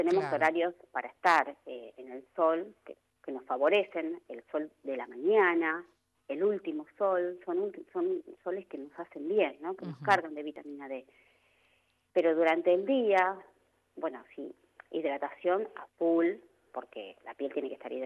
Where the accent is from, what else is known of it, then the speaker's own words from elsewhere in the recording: Avellaneda, Buenos Aires Province, Argentina; yo soy de Avellaneda Centro